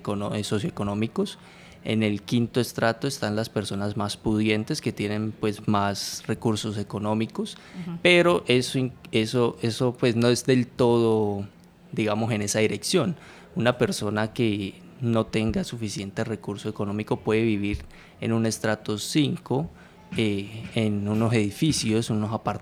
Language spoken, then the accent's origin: Spanish; Cali, Valle del Cauca, Colombia; Soy de aquí de Cali, del Valle del Cauca, en Colombia.